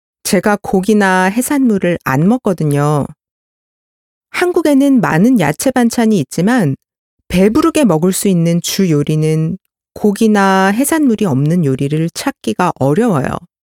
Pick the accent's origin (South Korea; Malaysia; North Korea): Malaysia; Korean is a second language; 말레이시아에서 온 한국 대학교 3학년 학생